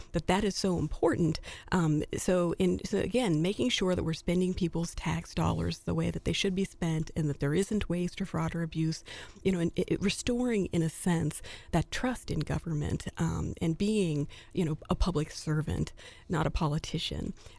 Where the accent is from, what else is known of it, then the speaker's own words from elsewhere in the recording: Missouri, United States; I grew up right here in Mid-Missouri.